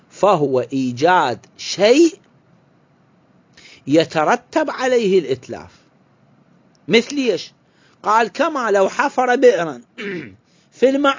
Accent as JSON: {"language": "Arabic", "country": "Iraq", "said": "هذا المصطلح عندنا بالعراق."}